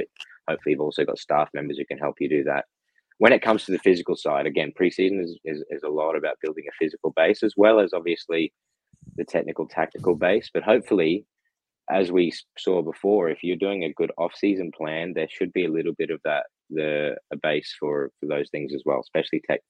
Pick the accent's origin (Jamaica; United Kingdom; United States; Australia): Australia; I mean, I came from Australia.